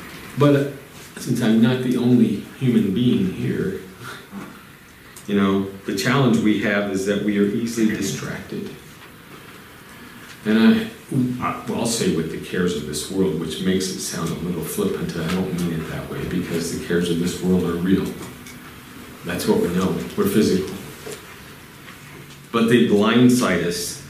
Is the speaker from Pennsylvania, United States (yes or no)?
no; Wisconsin, United States; now in Virginia, United States; because this is Virginia, I'm from Wisconsin, colder months